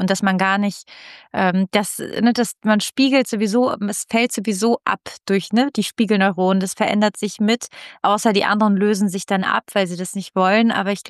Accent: Italy; ich komme aus Italien und die denken einfach

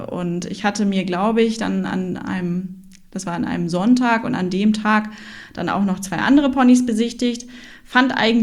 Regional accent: Hamburg, Germany; Ja, wir sind echte Hamburger Derns. Genau, also ich wohne mittlerweile wieder in Hamburg

